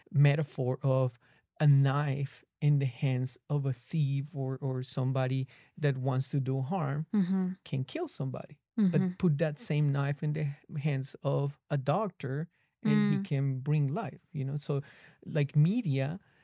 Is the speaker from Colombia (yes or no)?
yes; Colombia; And when they knew I'm from Colombia